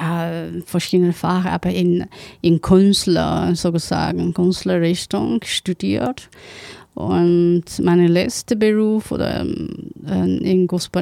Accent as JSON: {"language": "German", "town": "Nanjing", "region": "Jiangsu", "country": "China", "second_language": "German", "lives_now": "Leipzig, Germany", "said": "Ich komme aus China. Aus Nanjing, das ist der Partnerstaat von Leipzig."}